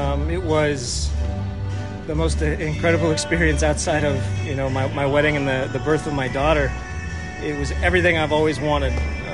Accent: Phoenix, Arizona, United States; when I was 16 years old in high school, I grew up in Phoenix, and I was a Diamondbacks fan

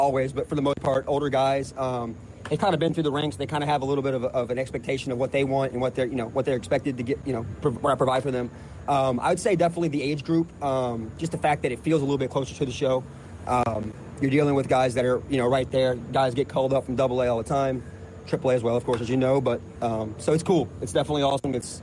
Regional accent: New Orleans, Louisiana, United States; I'm from New Orleans, so not too far away.

